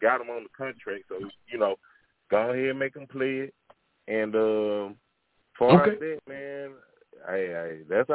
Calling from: Arkansas, United States; It's your boy … from Arkansas, man.

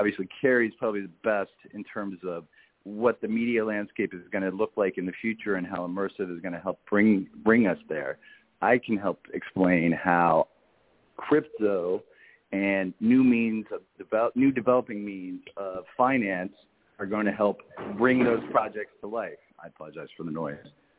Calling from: Jersey City, New Jersey, United States; I am in Jersey City, New Jersey.

